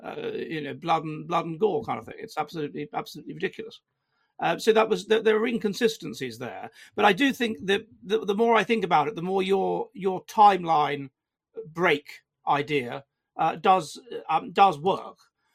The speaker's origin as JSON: {"language": "English", "region": "London", "country": "United Kingdom", "said": "when I was at university then, I come from London"}